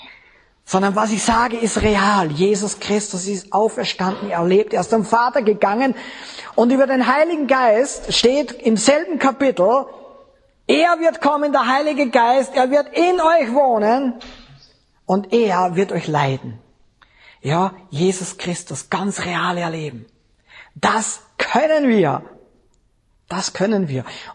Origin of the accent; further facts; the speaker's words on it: Upper Austria, Austria; ich bin in der Nähe von Linz aufgewachsen. Linz war 20 Kilometer weg von mir.